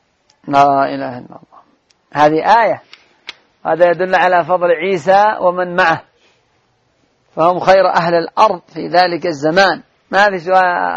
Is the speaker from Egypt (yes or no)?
no; Yemen; انظر عندنا في اليمن كم يا محن، ما نعرف أنفسنا إلا ونحن ندخل من محنة إلى أخرى